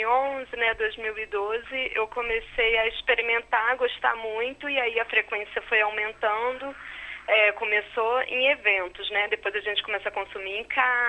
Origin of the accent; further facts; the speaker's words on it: Nova Friburgo, Rio de Janeiro, Brazil; now in Rio de Janeiro, Brazil; Eu sou do estado do Rio, mas eu sou de uma cidade chamada Nova Friburgo, que fica na Serra.